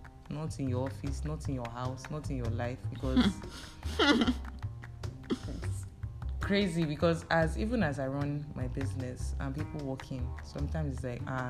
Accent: Nigeria; what advantages do we actually even have as Nigerian youths? Zero.

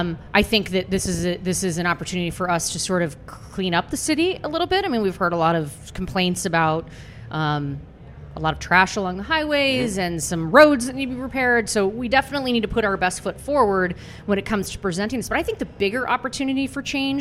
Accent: Kansas City, Missouri, United States; But I also just felt like I had to do Kansas City proud. So that's where, you know, it's my hometown.

